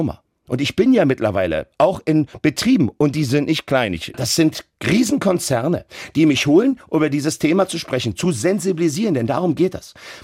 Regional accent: Berlin, Germany; Damals, ich komme aus Berlin-Neukölln. Berlin-Neukölln war damals schon kriminell, ist es heute auch.

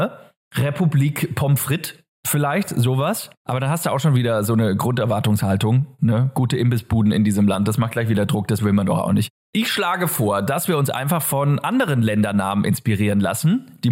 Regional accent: Bavaria, Germany; Wir sind ja aus Franken beide.

